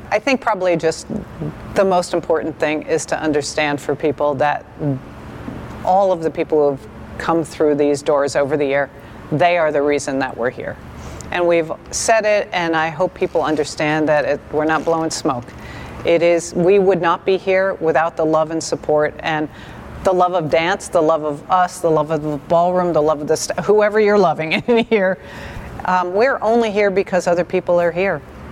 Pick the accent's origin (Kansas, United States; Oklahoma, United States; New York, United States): New York, United States; New York City; I grew up in New York City. My whole life has been in theater, backstage